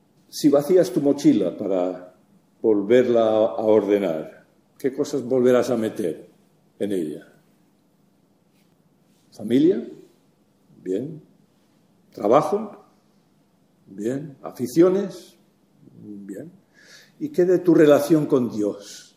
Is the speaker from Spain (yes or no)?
yes; Canary Islands, Spain; Donde me crié, allí en Canarias, tanto por delante como por detrás de casa habían campos que araban con vacas o bueyes.